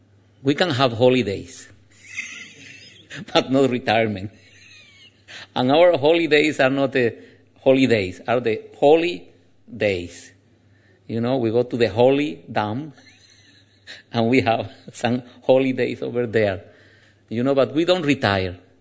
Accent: Andalusia, Spain; accent: Anglaluz; English is a second language; I have a special accent of English. It is called Anglaluz. It's because I'm from Andalusia. So we have a special accent there.

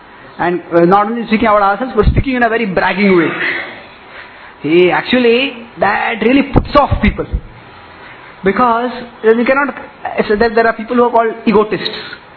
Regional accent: Pune, Maharashtra, India; I come from Pune

